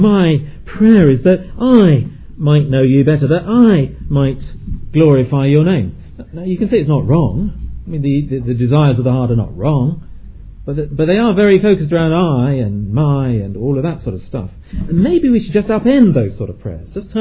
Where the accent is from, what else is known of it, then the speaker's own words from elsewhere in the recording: England, United Kingdom; Because, of course, you know, we're very English, aren't we?